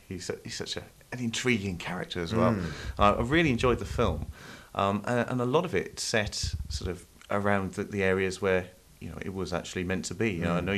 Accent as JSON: {"language": "English", "town": "Barry", "region": "Wales", "country": "United Kingdom", "said": "I'm actually originally from Barry Island, so..."}